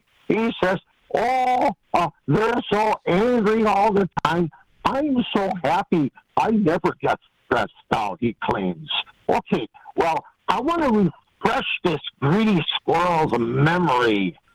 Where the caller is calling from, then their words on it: Milwaukee, Wisconsin, United States; Good morning, Earl. … from Milwaukee.